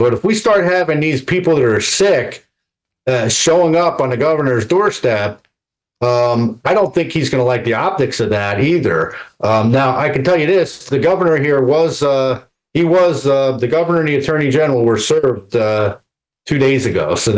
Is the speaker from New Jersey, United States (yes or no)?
yes; New Jersey, United States; now in Florida, United States; because I've been here since 2004, but I'm originally from Jersey.